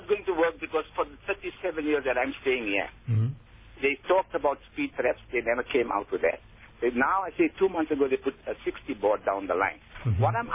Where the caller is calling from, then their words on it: Lenasia, Gauteng, South Africa; I'm calling from Lanesia Extension 6.